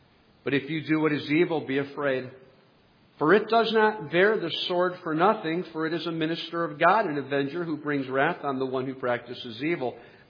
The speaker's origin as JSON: {"language": "English", "country": "United States", "said": "I mean, I'm an American. We're the good guys, right?"}